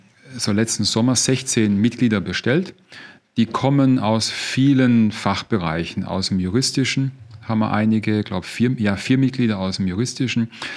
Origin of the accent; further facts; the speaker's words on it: Baden-Württemberg, Germany; now in Essen, Germany; Ich wohne auch seit genau diesen 20 Jahren in Essen, bin aber da zugezogener. Ursprünglich bin ich Schwabe und komme halt auch aus der Region.